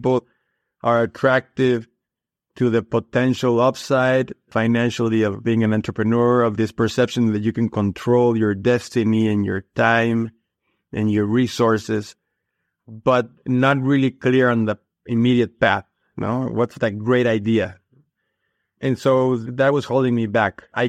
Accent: Mexico City, Mexico; I was born and raised in Mexico City. I went to college in Mexico City.

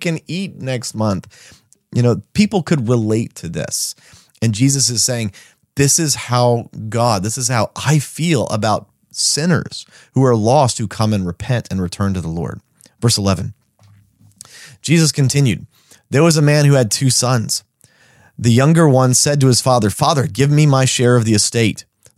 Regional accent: Texas, United States; But again, I grew up in Texas where people had thousands of head of cattle on occasion.

